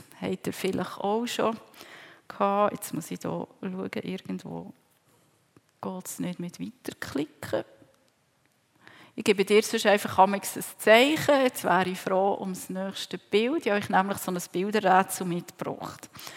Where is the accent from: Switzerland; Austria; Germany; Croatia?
Switzerland; Ich denke, generell als Schweizer sind wir ein bisschen geprägt, sodass man tatkräftig ist, dass man anpackt. Ich bin als Älteste von vier Geschwistern aufgewachsen